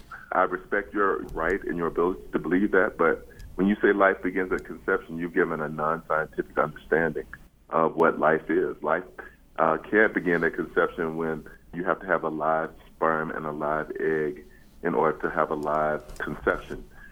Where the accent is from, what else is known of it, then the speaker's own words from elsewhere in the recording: the South, United States; moved away as an adult; I left the South when I was 18 years old, and growing up in the South and dealing with racism and the limitations that I found that until I left, I like having grown up in the South.